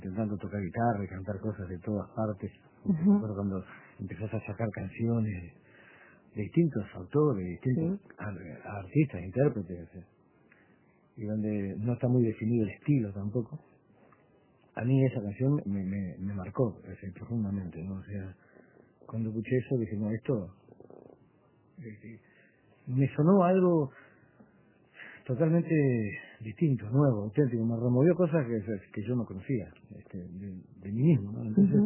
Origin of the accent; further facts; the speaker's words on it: Montevideo, Uruguay; also born or lived in Florida; Y bueno, yo soy nacido en Florida. Nací en la ciudad de Florida pero me crié aquí en Montevideo.